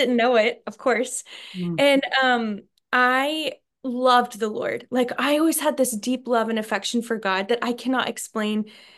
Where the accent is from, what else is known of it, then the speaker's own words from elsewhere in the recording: Texas, United States; I grew up in the Church of Christ, for anybody who's familiar with that, and here in Texas, born and raised in the Bible Belt.